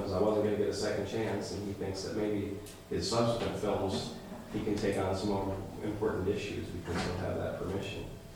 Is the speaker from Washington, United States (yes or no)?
yes; Spokane, Washington, United States; moved away as an adult; now in Seattle, United States; I grew up in Spokane, moved to Seattle 23 years ago for college, flunked out within 2 semesters